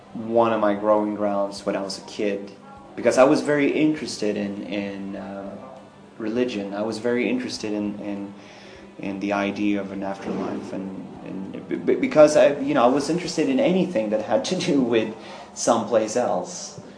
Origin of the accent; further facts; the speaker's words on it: Sweden; And in my hometown where I grew up, we have an old church. It predates Protestantism in Sweden.